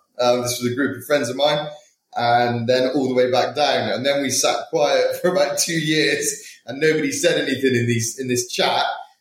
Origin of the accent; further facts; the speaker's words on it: Bristol, South West England, United Kingdom; now in London, United Kingdom; I was originally from Bristol